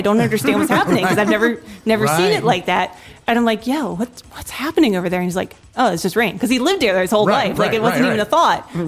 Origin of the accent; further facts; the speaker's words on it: East Coast, United States; growing up on the East Coast in cities